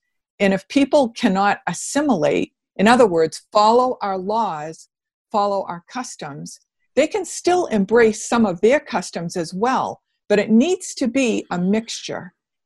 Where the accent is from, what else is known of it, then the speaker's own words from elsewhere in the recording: United States; Being an American myself, I never quite looked at that in that way.